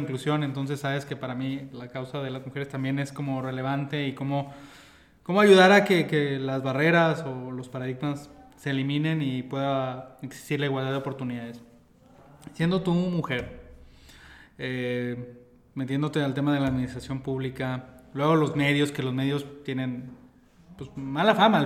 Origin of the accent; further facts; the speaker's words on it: Guatemala; Vengo de allá, vengo de Guatemala.